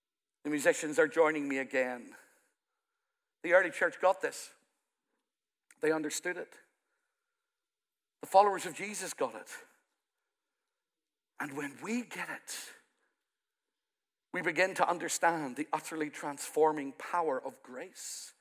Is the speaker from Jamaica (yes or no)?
no; Ireland; He was Welsh. I'm Irish.